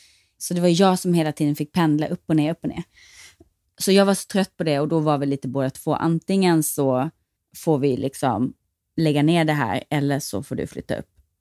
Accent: Kallinge, Blekinge, Sweden; also born or lived in Eringsboda; jag kommer från ett litet samhälle som heter Eringsboda från början. Sen när jag var 10 så skildes mina föräldrar och då flyttade jag och mamma till Kallinge. Som är liksom en pytteliten håla utanför Ronneby.

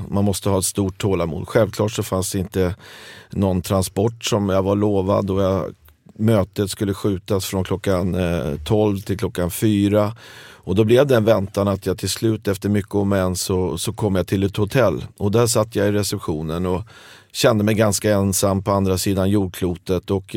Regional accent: Sweden; Jag är från Sverige.

